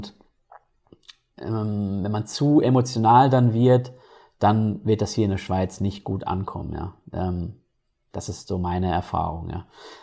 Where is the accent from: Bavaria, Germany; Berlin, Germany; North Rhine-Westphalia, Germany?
North Rhine-Westphalia, Germany; Ich komme zum Beispiel aus Nordrhein-Westfalen, ja, speziell aus dem Ruhrgebiet